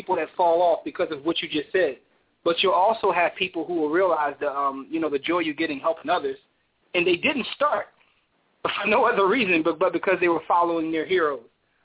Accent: Philadelphia, Pennsylvania, United States; I mean, well, I grew up in Philadelphia, right?

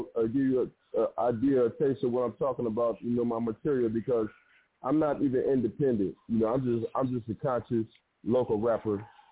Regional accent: Toledo, Ohio, United States; yep. I'm from Toledo, Ohio. I'm here in Cleveland right now

